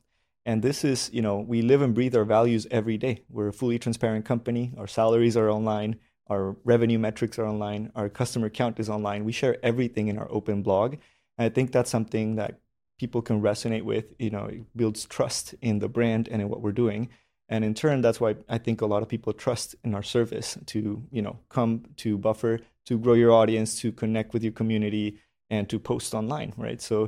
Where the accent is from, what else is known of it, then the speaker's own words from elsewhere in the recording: Colombia; I'm from Colombia. I've been nomading for a few years